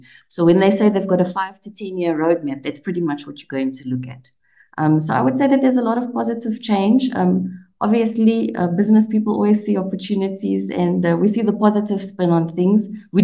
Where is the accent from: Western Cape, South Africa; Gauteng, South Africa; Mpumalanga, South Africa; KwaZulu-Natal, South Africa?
Mpumalanga, South Africa; Secunda; I grew up in Secunda where Cecil is in Mpumalanga